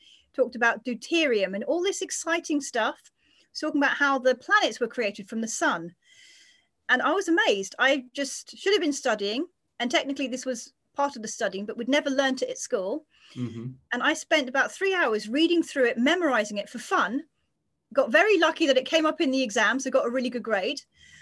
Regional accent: England, United Kingdom; I'm from England, and in England we have a important exams called the GCSEs.

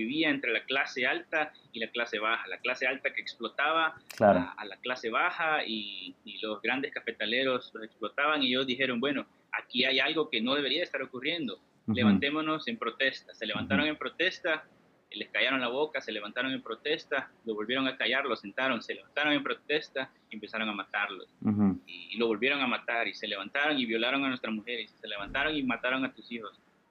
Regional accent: El Salvador; Fíjate que cuando yo salí de Siria una vez, salí, ¿no? A descansar, a regresar a El Salvador por 3 semanas y volví a ir a Siria.

